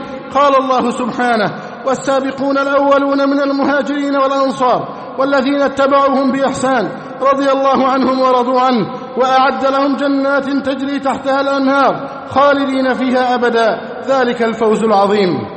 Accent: Egypt; بلدنا مصر

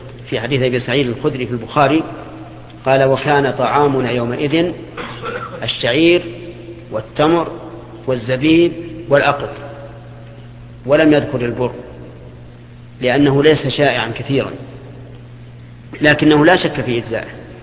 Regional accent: Qassim Province, Saudi Arabia; عندنا في القصيم

